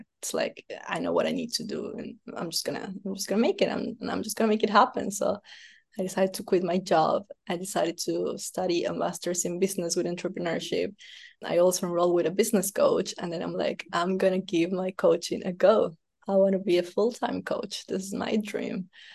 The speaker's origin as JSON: {"language": "English", "country": "Ecuador", "second_language": "English", "said": "I don't think that's going to be that easy because I am from Ecuador."}